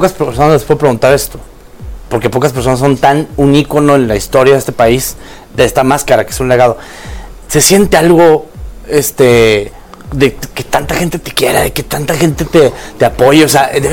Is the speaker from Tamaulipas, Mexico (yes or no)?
no; Chihuahua, Mexico; a la banda que somos de Chihuahua